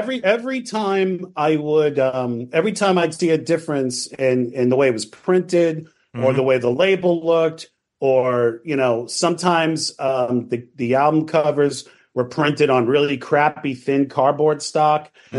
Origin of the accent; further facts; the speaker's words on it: Massapequa, New York, United States; Yeah, I grew up in Massapequa, Long Island, mm-hmm. and there was a closeout store there called Odd Lot.